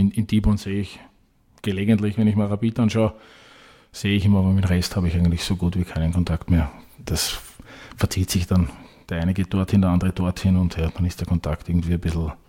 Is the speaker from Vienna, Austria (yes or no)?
yes; Vienna, Austria; ich bin im 21. Bezirk in der Großsiedlung aufgewachsen. Gemeindebau, wie man sich das halt so vorstellt.